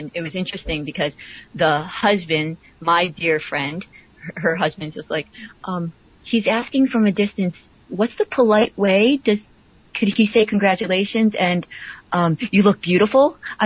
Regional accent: United States; born there; and my girls also realize I'm American born.

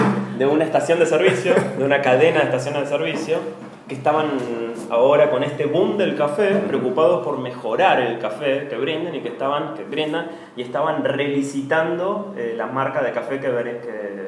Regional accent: Buenos Aires, Argentina; Yo soy de Villa Urquiza o de Parque

